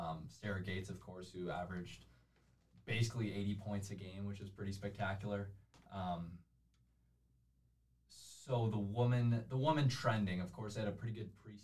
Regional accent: Kingston, Ontario, Canada; I'm from Kingston, by the way.

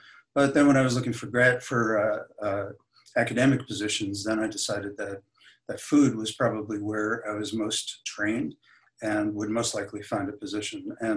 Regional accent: New York, United States; So I grew up on Long Island, just in a working class neighborhood just outside of New York City.

